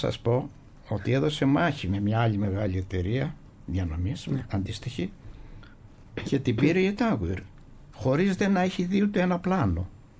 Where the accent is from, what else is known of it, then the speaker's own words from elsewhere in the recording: Greece; επειδή είμαι Έλληνας του ελληνικού αισθήματος